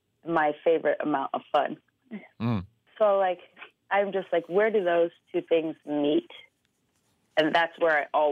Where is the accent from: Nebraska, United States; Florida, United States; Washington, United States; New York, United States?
Nebraska, United States; Omaha; Growing up in Omaha, for me, meant growing up around a lot of white people.